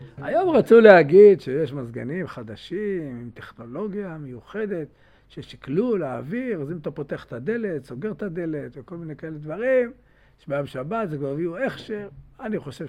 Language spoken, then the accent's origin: Hebrew; Jerusalem, Jerusalem District, Israel; כי אנחנו ירושלמים. אנחנו לא בני ברקים.